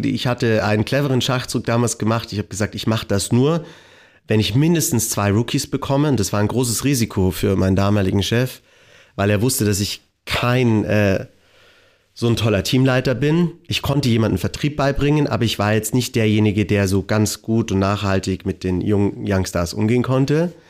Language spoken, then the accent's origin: German; Landsberg am Lech, Bavaria, Germany; also born or lived in Austria; Und bin im beschaulichen Landsberg am Lech groß geworden.